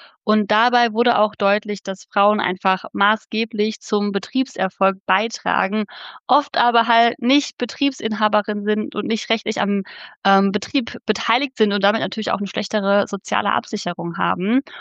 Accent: Dorsten, North Rhine-Westphalia, Germany; ich komme aus Dorsten

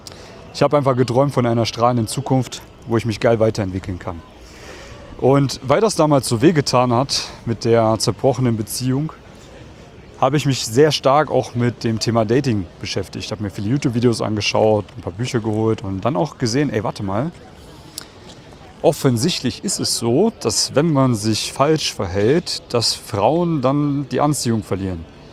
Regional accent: East Germany, Germany; Ich komme ja aus Ostdeutschland, aus einem Kuhkaff, wo die Leute nicht so viel Geld haben. Meine Großeltern sind geflüchtet aus dem Krieg, haben alles hinter sich gelassen.

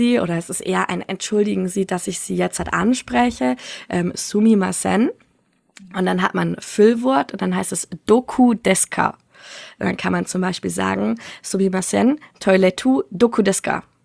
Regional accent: Nuremberg, Bavaria, Germany; Also ich komme aus Nürnberg.

